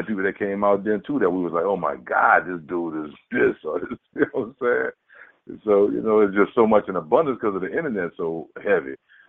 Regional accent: New Orleans, Louisiana, United States; Growing up in Holy Grove, the 17th, you hear me? The same home of … one of the greatest rappers to ever do it, right?

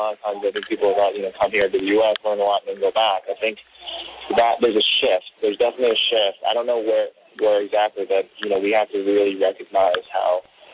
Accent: New York, United States; moved away as an adult; now in Hong Kong; Yeah, I grew up in New York, born and bred. Really, I just grew up in a small suburb town.

